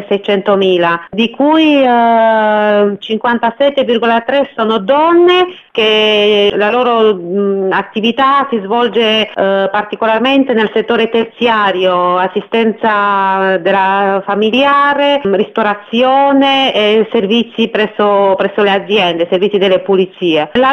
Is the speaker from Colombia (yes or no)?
no; Romania; quando noi come rumeni siamo rimasti un po' delusi